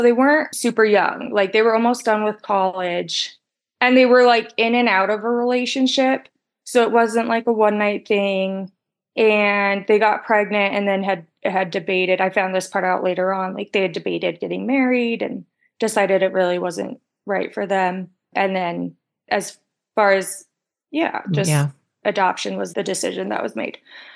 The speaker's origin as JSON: {"language": "English", "town": "Calgary", "region": "Alberta", "country": "Canada", "tie": "born there", "said": "I was adopted. I was born at the end of 91. I'm like right in between Christmas and New Year's. I was born in Calgary and adopted in Calgary."}